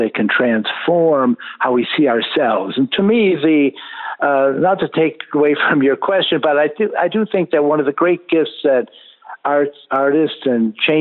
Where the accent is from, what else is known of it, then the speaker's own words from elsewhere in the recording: Rochester, New York, United States; But before then, I was growing up in Rochester, New York.